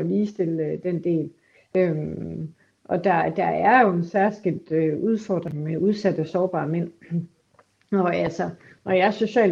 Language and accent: Danish; Aarhus, Central Denmark Region, Denmark; jeg har også været mødt i Aarhus, hvor jeg kommer fra.